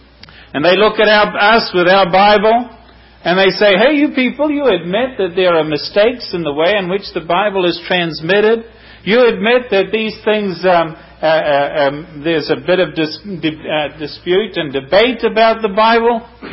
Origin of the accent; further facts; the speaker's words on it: New Zealand; accent: New Zealand English; as well as in English, even though it's New Zealand form of English.